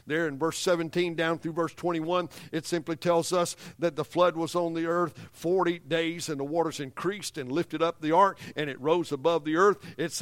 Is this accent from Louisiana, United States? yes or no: yes; Louisiana, United States; I remember other times in Louisiana there in my hometown where we're from, how the rains would come in the springtime